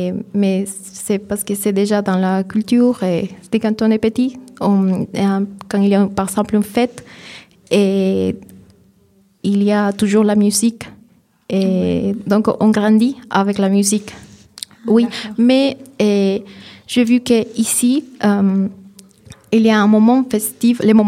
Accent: Peru; now in France; par rapport à l'Amérique du Sud ou par rapport à chez moi, ou le Pérou

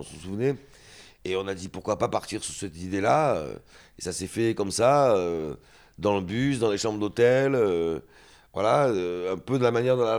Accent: Le Grau-du-Roi, Occitanie, France; J'ai grandi aussi au bord de la mer, donc j'ai grandi au Gros du Roi

